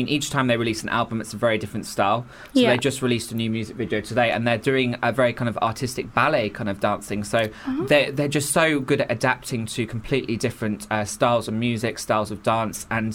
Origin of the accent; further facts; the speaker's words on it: United Kingdom; It's just because I'm British